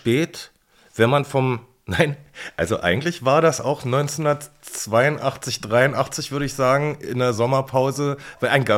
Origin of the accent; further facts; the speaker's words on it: Berlin, Germany; Ich war Berliner und war Herthaner.